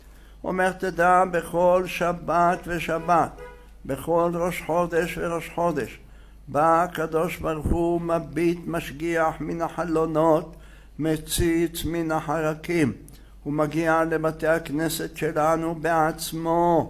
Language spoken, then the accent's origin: Hebrew; Jerusalem, Jerusalem District, Israel; לכן אנחנו כאן, בעיקר אנחנו ירושלמים, ולא רק ירושלמים, תושבי ארץ ישראל